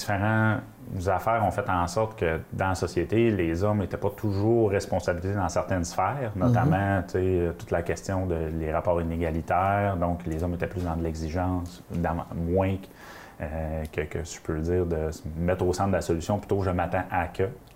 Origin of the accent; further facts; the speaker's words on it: Alma, Quebec, Canada; Moi, je suis natif d'Alma.